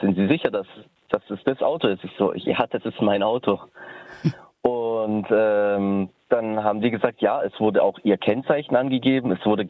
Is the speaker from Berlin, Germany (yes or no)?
no; Sindelfingen, Baden-Württemberg, Germany; Aus Sindelfing.